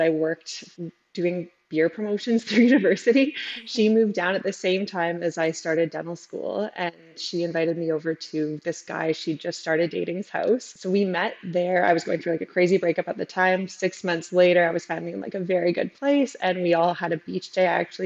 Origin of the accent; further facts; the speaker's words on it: Ontario, Canada; So I grew up small town in Northern Ontario